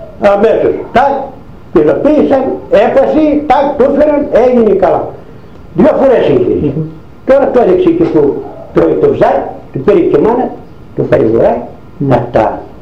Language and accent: Greek; Epirus, Greece; Εμείς είμαστε από την Τράτσα, δηλαδή Ήπειρος, αλλά Έλληνες.